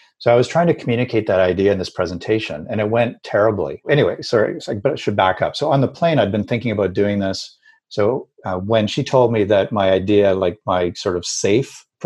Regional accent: Alberta, Canada; for someone like me who I grew up in Alberta, I'm kind of like meat and potatoes, you know, kind of a guy.

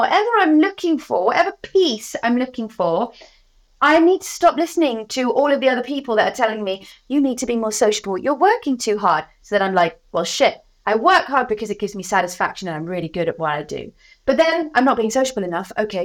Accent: South West England, United Kingdom; I was brought up in Cornwall by the sea. It's where I am now. I'm Cornish to my core.

